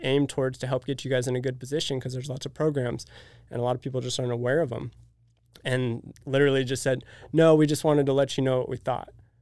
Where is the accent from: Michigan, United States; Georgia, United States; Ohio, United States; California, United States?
California, United States; And proclaim I'm originally from California.